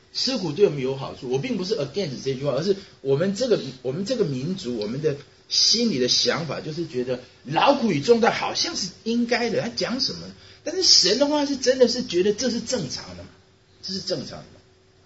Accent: Taiwan; 我小的时候，我从台湾来

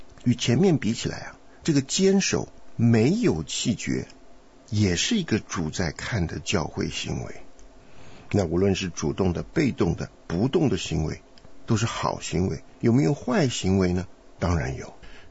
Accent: China; 据说我们中国人是最会准备考试的民族之一啊

